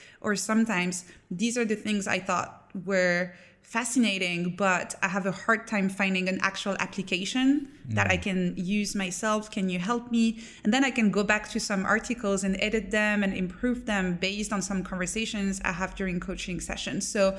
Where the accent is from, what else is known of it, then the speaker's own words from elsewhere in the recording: France; Yes. Yeah. I grew up in France.